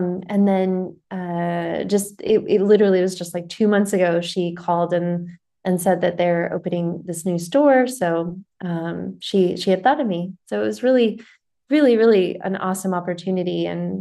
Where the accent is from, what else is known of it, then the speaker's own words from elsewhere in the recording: United States; I think it's just because I am American, so I understand the consumer behavior of Americans more than any other culture.